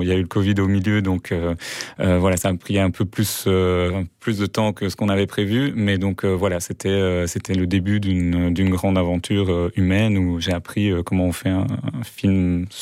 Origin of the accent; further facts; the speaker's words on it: Southern Italy, Italy; le dernier se passait dans un bidonville dans le sud de l'Italie. Enfin, c'est là d'où je viens.